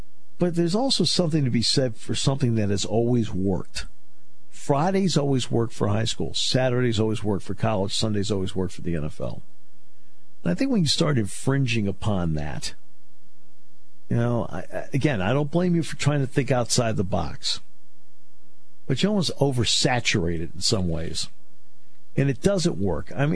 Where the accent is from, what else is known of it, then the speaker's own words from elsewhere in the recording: New England, United States; I grew up in New England, so I'm a big Red Sox fan and so forth.